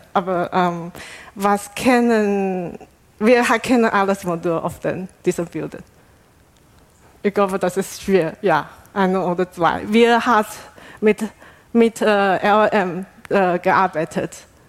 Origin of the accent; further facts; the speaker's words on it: Taiwan; German is a second language; now in Germany; das ist mein chinesischer Name. Ursprünglich, ich komme aus Taiwan und habe schon seit 10 Jahren in Deutschland gewohnt.